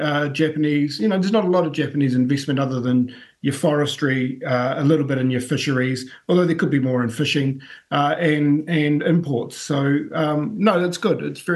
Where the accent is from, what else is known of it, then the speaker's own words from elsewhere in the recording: New Zealand; being part Māori myself, you know, I'm a New Zealander first and foremost.